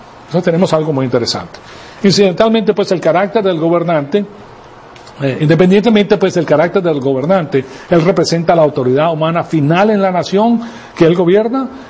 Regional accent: Venezuela; A Venezuela yo la amo porque viví en Venezuela, o sea, yo me crié en Venezuela, es un país precioso

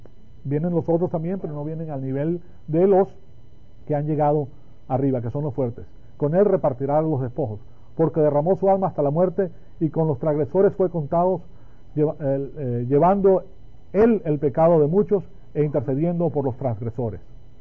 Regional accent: Colombia; esto sucede mucho en Colombia, donde en mi país natal

